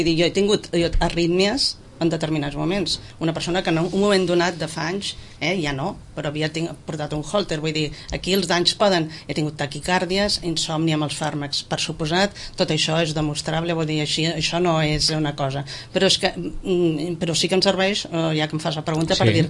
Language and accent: Catalan; Barcelona, Catalonia, Spain; tot i que vinc de Barcelona.